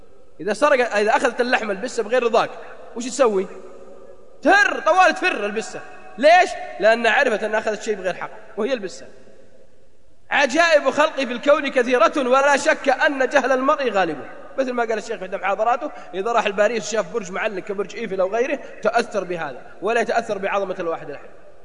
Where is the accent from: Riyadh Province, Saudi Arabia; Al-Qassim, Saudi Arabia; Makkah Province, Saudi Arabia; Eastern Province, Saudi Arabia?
Makkah Province, Saudi Arabia; Jeddah; لو عندنا في جدة واحد ينام 3 شهور